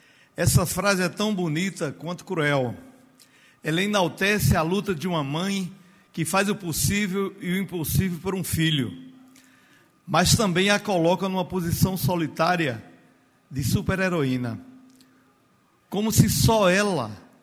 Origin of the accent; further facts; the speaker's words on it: Serra Talhada, Pernambuco, Brazil; do aniversário de 173 anos da minha terra, Serra Talhada